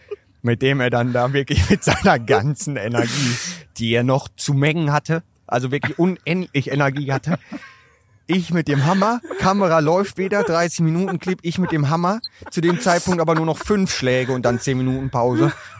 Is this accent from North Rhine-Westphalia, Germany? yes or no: yes; North Rhine-Westphalia, Germany; ich komme aus dem Ruhrpott